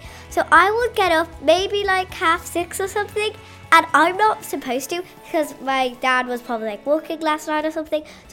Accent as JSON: {"language": "English", "town": "Glasgow", "region": "Scotland", "country": "United Kingdom", "said": "I'm from Glasgow, Sliabhera"}